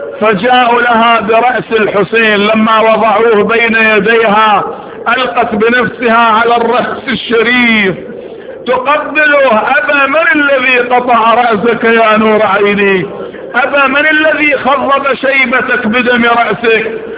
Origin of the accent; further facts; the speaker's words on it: Iraq; لأن أنا أساسا من طفولتي وإحنا بالرماسة بالعراق أنا أبقى شهرين لابس سواد